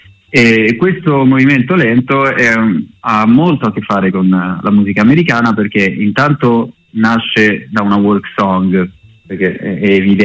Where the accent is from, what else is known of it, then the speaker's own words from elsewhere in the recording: Lombardy, Italy; in patria, tra virgolette, che è dove sono cresciuto, nel Varesotto